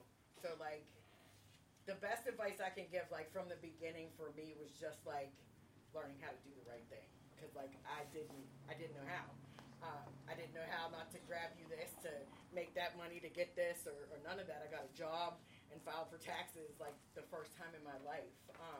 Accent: Philadelphia, Pennsylvania, United States; also born or lived in Indiana, Pennsylvania; Originally from Indiana, PA, I grew up in Philadelphia.

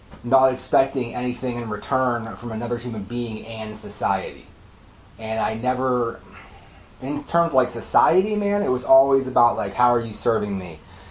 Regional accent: Pittsburgh, Pennsylvania, United States; Yeah, so I'm from Pittsburgh.

